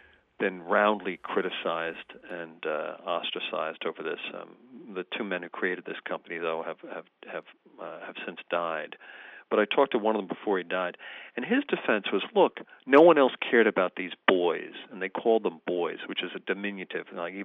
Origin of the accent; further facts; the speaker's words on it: New York, United States; And I'm from New York, and you and I have an understanding of, say, Willowbrook and some other places in New York State.